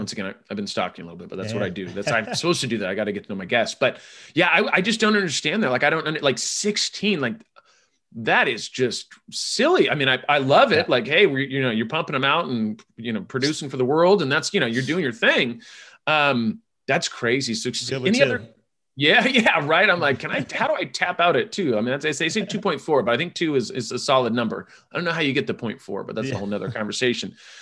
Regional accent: California, United States; I'm from California and I'm a little, I'm not saying I'm envious of Colorado

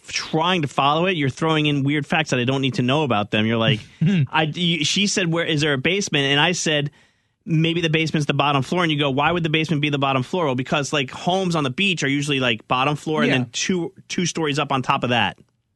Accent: New Jersey, United States; Like Amanda's from Memphis. I'm from New Jersey.

